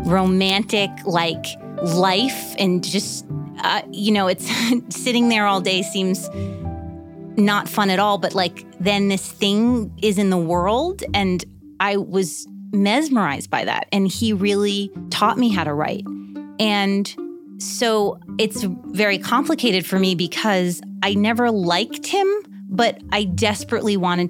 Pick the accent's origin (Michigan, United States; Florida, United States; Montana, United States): Florida, United States; Miami; Growing up in Miami was, you know, I always wear hats and long sleeve shirts